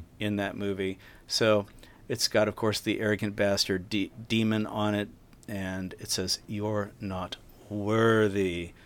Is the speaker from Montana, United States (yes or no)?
no; Richmond, Virginia, United States; And they've opened a brewery in Richmond, Virginia, my hometown.